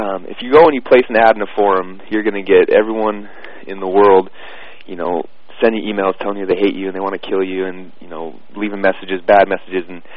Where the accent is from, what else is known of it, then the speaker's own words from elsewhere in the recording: Utah, United States; now in Boise, United States; I live up in Boise, Idaho right now. I'm actually from Utah originally.